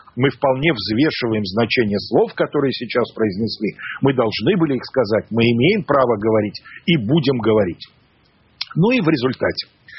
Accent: Russia; А я болею за нашу сборную, за российскую, потому что я россиянин.

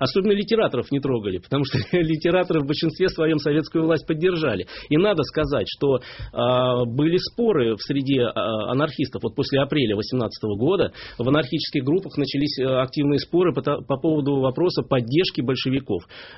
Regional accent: Volgograd, Volgograd Oblast, Russia; в моем родном городе Царицыне

